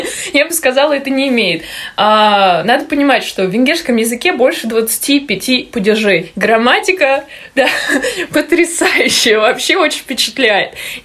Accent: Russia; now in Hungary; Она из Туниса, я из России

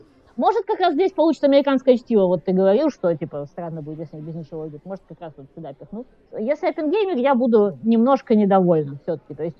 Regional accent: Saint Petersburg, Russia; born there; потому что я родилась в Ленинграде, я все про голод и каннибализм не могу смотреть физически

